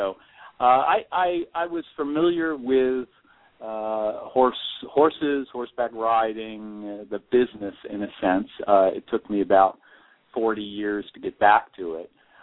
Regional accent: New York City, New York, United States; since I'm from New York City, we do get a bunch of guests from there.

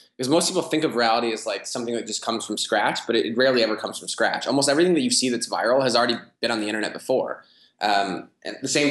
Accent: Midwest, United States; now in Chicago, United States; So I'm from the Midwest. You know, Chicago just has this magnetic pull from everyone in the Midwest.

